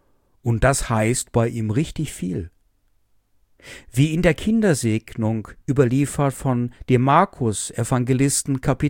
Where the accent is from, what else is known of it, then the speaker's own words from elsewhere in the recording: Essen, North Rhine-Westphalia, Germany; Ich komme aus der Stadt Essen. Da lebten auf ein paar Quadratkilometern schnell mal 1000 Menschen und mehr.